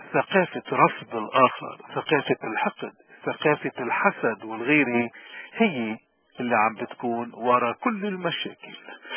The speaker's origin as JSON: {"language": "Arabic", "country": "Lebanon", "said": "وخصوصا في بلدنا لبنان"}